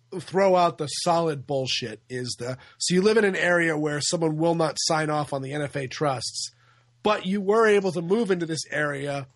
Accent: Scotland, United Kingdom; because I'm Scottish, not Swedish.

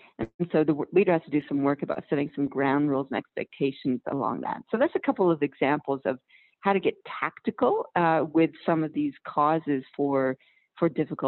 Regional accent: Canada; now in Australia; Well, I am a Canadian living down under in Australia.

